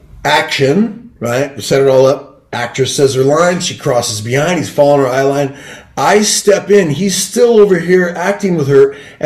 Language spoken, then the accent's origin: English; Hollister, California, United States; Like, I'm a kid from Hollister, California. I'm a 3-time junior college dropout.